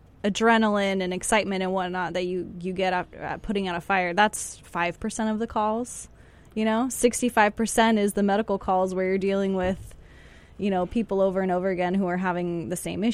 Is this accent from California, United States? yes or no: yes; Santa Rosa, California, United States; Oh, Santa Rosa.